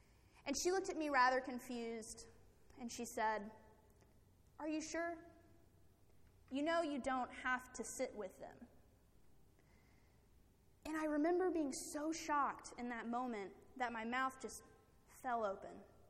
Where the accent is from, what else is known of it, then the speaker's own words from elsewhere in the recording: Memphis, Tennessee, United States; I grew up in Memphis, Tennessee, and demographically speaking, the majority of the people in the city are African American.